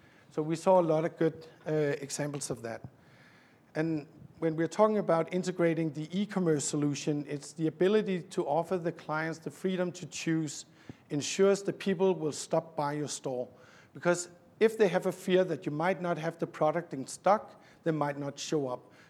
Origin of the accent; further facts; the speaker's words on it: Roskilde, Zealand, Denmark; a very small store in my hometown in Roskilde